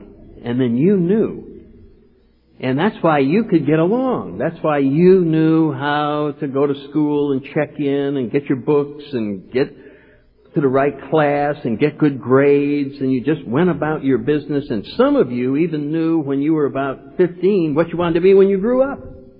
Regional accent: New England, United States; I grew up in New England and was raised in a Catholic church and had wonderful parents and was sent to a very nice school

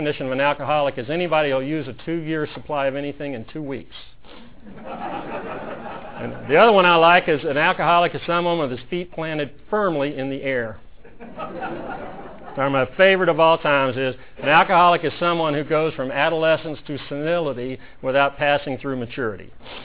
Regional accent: United States; You know, now I am very grateful I'm an American.

